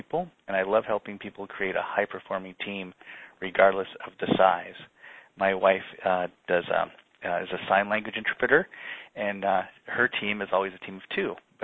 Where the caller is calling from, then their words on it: Portland, Oregon, United States; I'm calling from Portland, Oregon